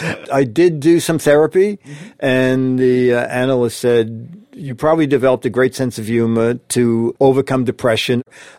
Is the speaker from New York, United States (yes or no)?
yes; Brooklyn, New York, United States; born there; I was born in Brooklyn.